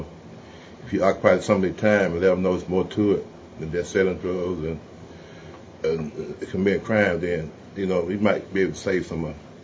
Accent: Bainbridge, Georgia, United States; I grew up in Bainbridge, correct, in Vader, Georgia, and north of here, about 15, 20 miles.

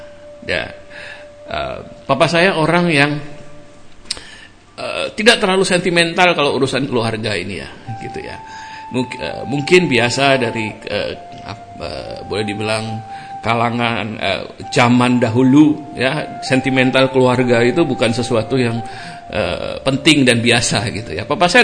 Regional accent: Pontianak, West Kalimantan, Indonesia; saya lahir dari saya berasal dari Pontianak. Kalau teman-teman tahu, Pontianak itu satu kota di mana cukup banyak orang keturunan Tionghoa dan budaya Tionghoa cukup kental di Pontianak.

